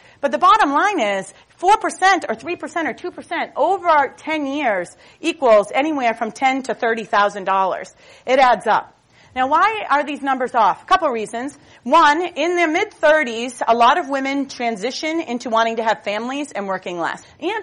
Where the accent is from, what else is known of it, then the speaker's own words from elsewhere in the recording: Boston, Massachusetts, United States; I'm a tomboy from Boston, you know.